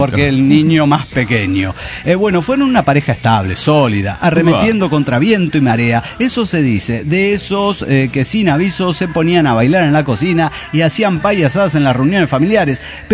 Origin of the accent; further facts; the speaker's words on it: Buenos Aires, Argentina; Hola, ¿cómo están? … de Buenos Aires, Argentina.